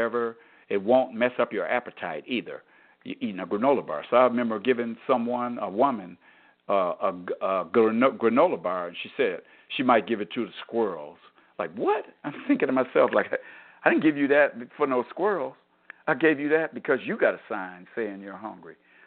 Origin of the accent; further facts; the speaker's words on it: Michigan, United States; because I'm from Michigan. So this, the capital of Michigan is Lansing, Michigan.